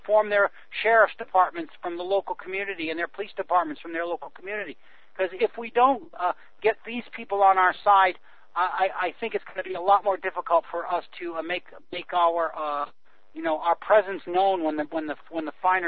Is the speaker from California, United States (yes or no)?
no; Massachusetts, United States; But in my hometown, for example, in Massachusetts, there's 18 policemen on the small town force, which is like under 20,000 people.